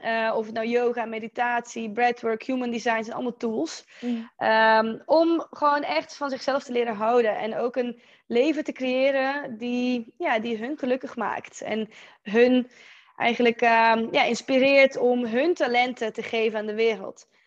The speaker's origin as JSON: {"language": "Dutch", "country": "Netherlands", "tie": "born or raised there", "also_born_or_lived": "Belarus", "lives_now": "Spain", "said": "ik ben in Wit-Rusland geboren, ik ben in Nederland opgegroeid. Maar een grotendeel van mijn volwassen leven leef ik in Spanje."}